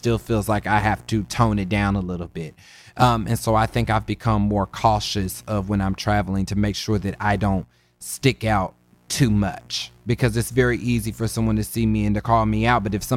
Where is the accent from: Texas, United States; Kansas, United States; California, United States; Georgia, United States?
Kansas, United States; moved away; But I think growing up in Kansas, I don't think I realized the homophobia of the Midwest until I had left